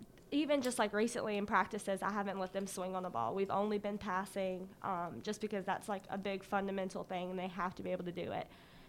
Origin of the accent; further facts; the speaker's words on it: North Carolina, United States; Okay, well, I'm from Gaston County.